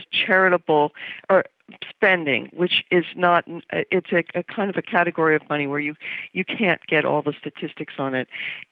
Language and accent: English; New York City, New York, United States; now in Washington, United States; I grew up in New York. I now live in Washington because I cover politics for The New Yorker, and it's the capital.